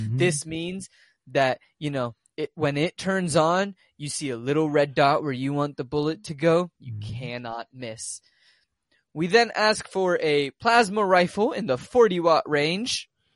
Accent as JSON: {"language": "English", "town": "Louisville", "region": "Kentucky", "country": "United States", "tie": "born or raised there", "said": "I grew up in Louisville and my family never like shot guns or anything."}